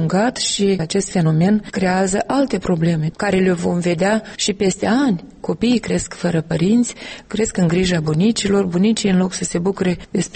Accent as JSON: {"language": "Romanian", "region": "Soroca District", "country": "Moldova", "tie": "born or raised there", "said": "1 Soroca, satul încet, încet, mi-e trist să zic că moare, că se stinge"}